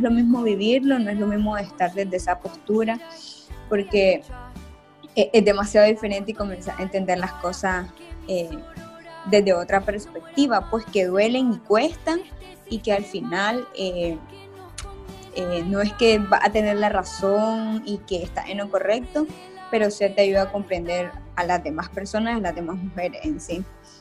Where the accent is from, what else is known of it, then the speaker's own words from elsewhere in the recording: Nicaragua; now in Costa Rica; Hola. Soy de Nicaragua.